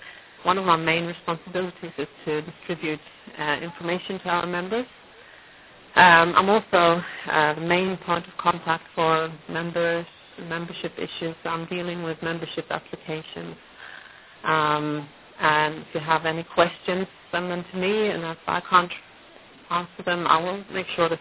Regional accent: Poland; and I'm from Poland.

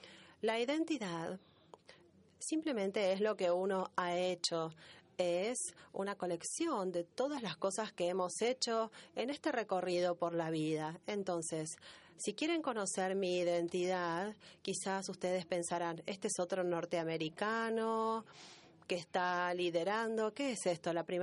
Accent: Beirut, Beirut Governorate, Lebanon; Spanish is a second language; en Beirut, donde yo nací y crecí en una parte muy francesa de Beirut. Entonces, cuando yo era pequeño, era educado por monjas y se aseguraban de que yo hablase francés prácticamente todo el tiempo

